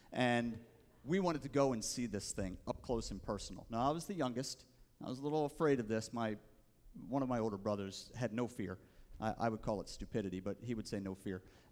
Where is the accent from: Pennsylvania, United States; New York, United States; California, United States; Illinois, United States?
Pennsylvania, United States; West Chester; there was a storm that came rolling through my hometown of Westchester, Pennsylvania. It's southeastern Pennsylvania, just outside of Philadelphia